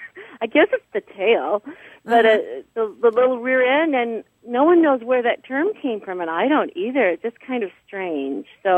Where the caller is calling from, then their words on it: Oregon, United States; I'm calling from Oregon.